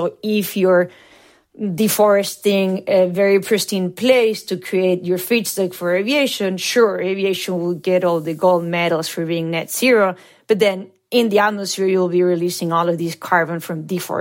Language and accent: English; Argentina; I mean, I'm from Argentina.